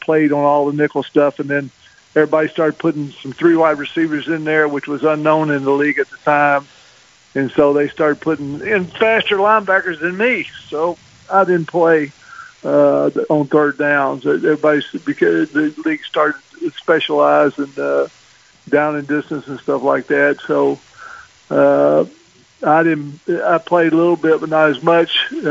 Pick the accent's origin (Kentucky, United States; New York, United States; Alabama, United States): Alabama, United States; Because, you know, I was from Alabama. I went to school in Memphis. I'd never had been that far away from home.